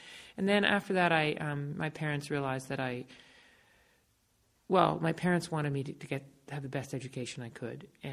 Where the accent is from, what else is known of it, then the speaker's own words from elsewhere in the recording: Concord, United States; when I grew up here in Concord, I wasn't on the school field hockey team or anything like